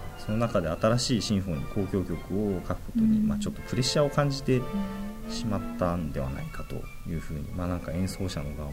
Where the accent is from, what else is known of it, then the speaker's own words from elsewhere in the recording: Hokkaido, Japan; 北海道でご活躍されたという、まあ、共通点というか、僕の出身のところで活躍されたということで